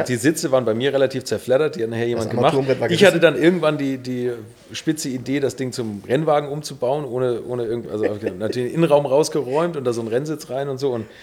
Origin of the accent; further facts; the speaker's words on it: Bad Segeberg, Schleswig-Holstein, Germany; ich komme aus Bad Segeberg, hier aus der Nähe